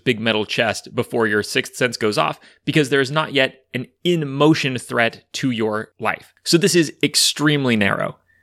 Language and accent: English; California, United States; I am from Northern California